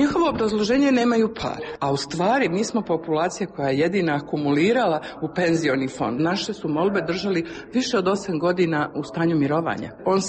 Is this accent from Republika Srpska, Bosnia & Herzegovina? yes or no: no; Sarajevo, Federation of Bosnia and Herzegovina, Bosnia & Herzegovina; now in Serbia; ja sam iz Sarajeva